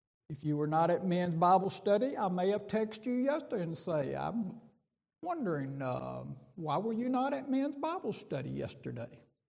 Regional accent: Laurel, United States; I also remember an individual in my hometown of Laurel.

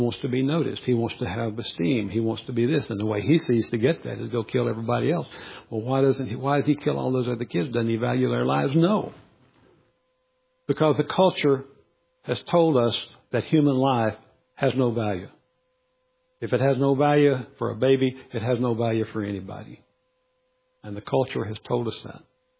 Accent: Arkansas, United States; born there; also born or lived in Louisiana / Texas; I was born in Arkansas, lived in North Louisiana, lived in West Texas, lived in South Texas, lived in East Texas

